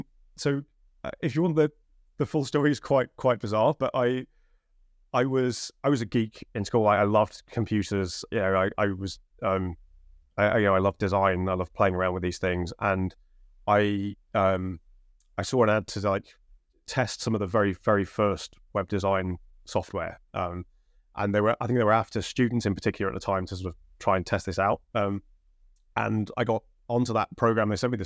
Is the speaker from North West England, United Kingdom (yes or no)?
yes; Crewe, North West England, United Kingdom; I grew up in Crewe.